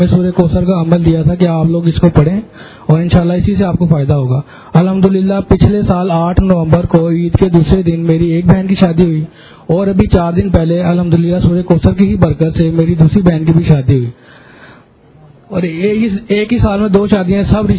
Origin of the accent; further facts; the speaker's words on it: Lahore, Punjab, Pakistan; میں لاہور سے ہوں.